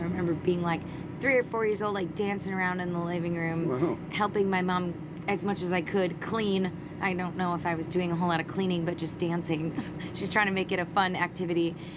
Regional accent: Florida, United States; born there; I didn't really actually probably find out that I was born in Florida until I was older

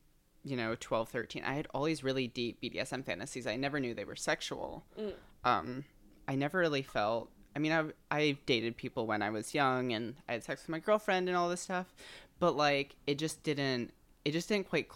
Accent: Midwest, United States; because I'm from the Midwest, so there's nothing.

